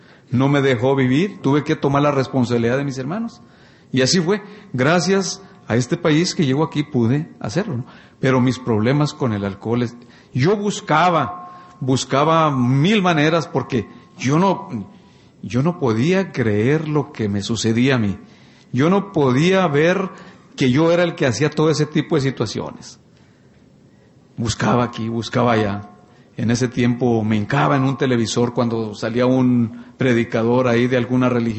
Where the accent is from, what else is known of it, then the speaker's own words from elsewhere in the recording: Durango, Mexico; now in United States; Yo vengo, es un pueblo en Durango, ¿no? De donde yo soy.